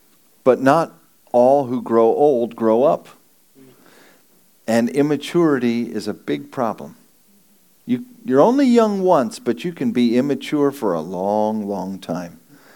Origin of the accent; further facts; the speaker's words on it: California, United States; born there; I was born in California, and I have a great burden for California.